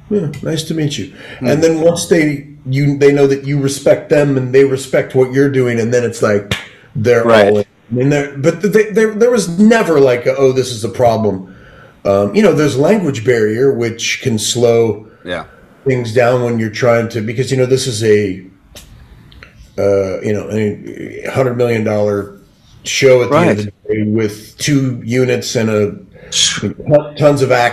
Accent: Hollister, California, United States; Like, I'm a kid from Hollister, California. I'm a 3-time junior college dropout.

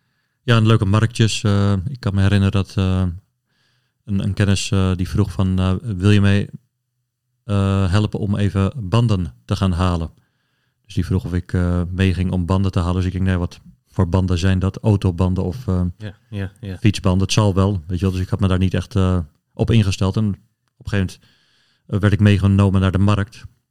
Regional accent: Netherlands; En wij hebben natuurlijk als Nederlanders de Formule 1 omarmd.

